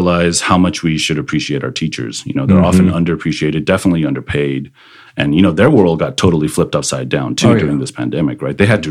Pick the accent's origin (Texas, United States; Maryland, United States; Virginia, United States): Texas, United States; Austin; also born or lived in South Korea; I'm practically an Austinite. I wasn't born here, but again, you know, 35 plus years here in Austin.